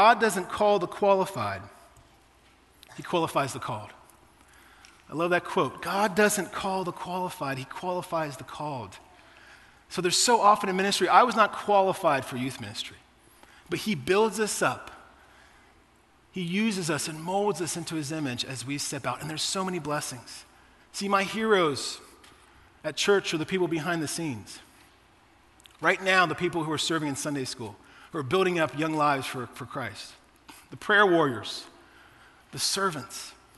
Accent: Ohio, United States; now in San Diego, United States; I grew up in Ohio and I moved out to San Diego where my wife lived and was working in advertising.

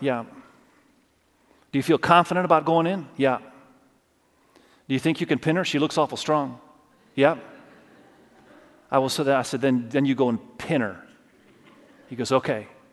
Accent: Indonesia; We lived in Indonesia. Many of you know I grew up in Indonesia. My parents were global staff in Indonesia.

